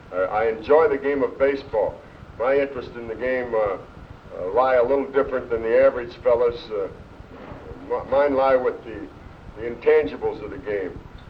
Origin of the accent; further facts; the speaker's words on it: St. Louis, Missouri, United States; I was born and raised here in St. Louis. I attended CBC High School.